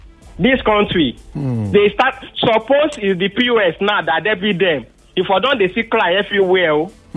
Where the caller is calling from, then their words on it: Ajah, Lagos, Nigeria; From Aja.